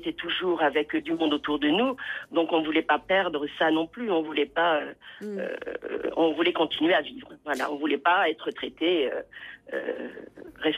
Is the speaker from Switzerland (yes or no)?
no; Paimpol, Brittany, France; Oui, c'est ça, je viens de Paimpol en Bretagne.